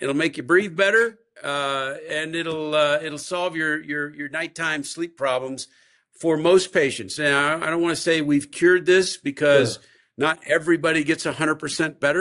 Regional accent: San Antonio, Texas, United States; You know, I'm from San Antonio, so I didn't know you were Central.

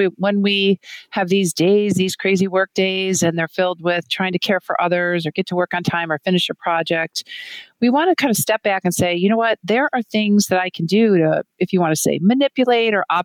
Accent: Cleveland, Ohio, United States; We're from Cleveland, Ohio. So we talk about the CLE framework.

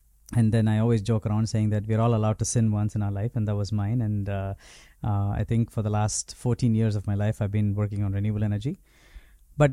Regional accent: India; I'm originally from India, in case you can't tell.

